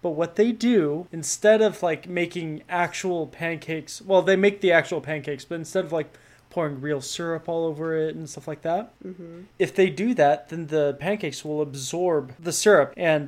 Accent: United States; I'm from the US.

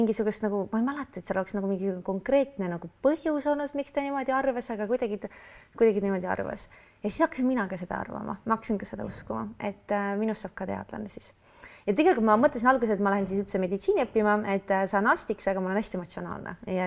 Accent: Viljandi, Viljandi County, Estonia; mina siis alustasin siis täiesti tavalise tüdrukuna Viljandist, olen pärit ja käisin täiesti tavalises koolis ka.

